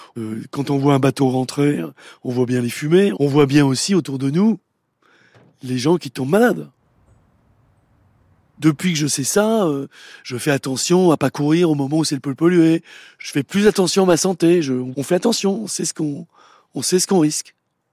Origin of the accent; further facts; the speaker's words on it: Chamonix, Auvergne-Rhône-Alpes, France; now in Marseille, France; Je suis originaire de la vallée de Chamonix, mais j'habite depuis 30 ans à Marseille. J'habite à l'Estac, à proximité de l'entrée du port de Marseille.